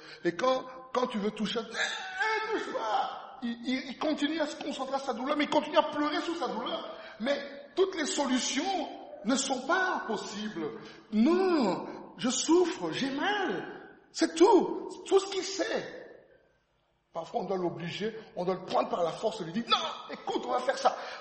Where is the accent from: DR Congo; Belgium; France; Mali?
DR Congo; Moi, je viens du Congo.